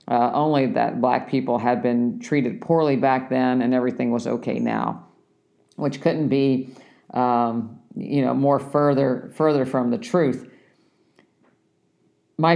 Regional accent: Morgantown, West Virginia, United States; I grew up in Morgantown, West Virginia, which was a university town.

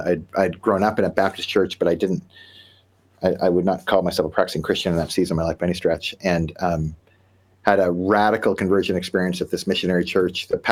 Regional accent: Nova Scotia, Canada; I grew up in Nova Scotia, Canada.

